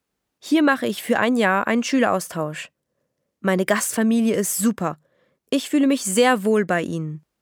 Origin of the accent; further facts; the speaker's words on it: Klagenfurt, Carinthia, Austria; now in Melbourne, Australia; Das Leben ist hier ganz anders als in meiner Heimatstadt Klagenfurt. Ich dachte immer, dass Klagenfurt eine große Stadt ist.